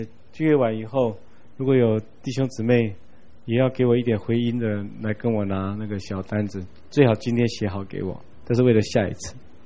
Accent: Taiwan; 我们台湾人的观念跟老子的观念有相当大的差别

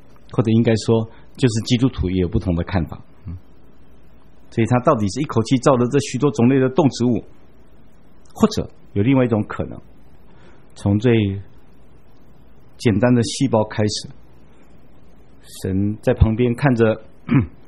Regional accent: Taiwan; 我们小时候在台湾最常看到的牛是有两种

